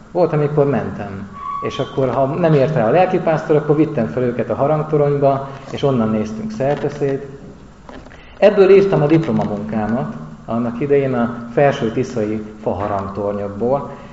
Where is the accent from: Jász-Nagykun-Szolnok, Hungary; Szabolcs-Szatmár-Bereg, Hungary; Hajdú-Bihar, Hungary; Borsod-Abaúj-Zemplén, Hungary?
Szabolcs-Szatmár-Bereg, Hungary; Lónya; Ez egy Lónya nevű község, és egy gyönyörű templom mellett, annak a szomszédságában nőttem föl